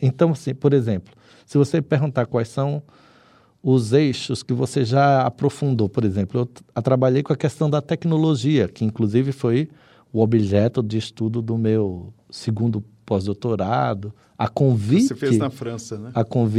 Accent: Recife, Pernambuco, Brazil; Eu sou pernambucano, recifense, né?

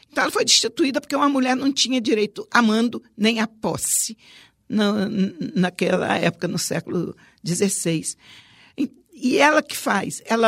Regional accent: Espírito Santo, Brazil; a história do Brasil, a história, sobretudo, da minha terra, a história do Espírito Santo

